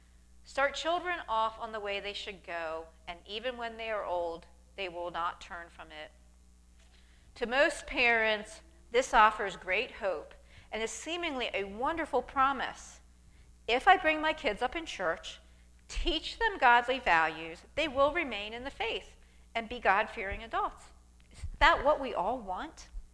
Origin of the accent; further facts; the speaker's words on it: Refton, Pennsylvania, United States; I grew up in Refton, and we always had a garden.